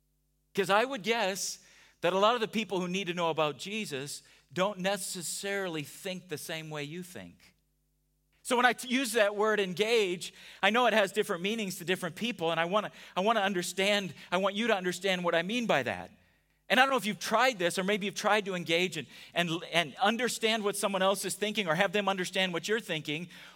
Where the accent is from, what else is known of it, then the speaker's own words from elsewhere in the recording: United States; Because I, as an American, have a worldview that I believe I know and understand.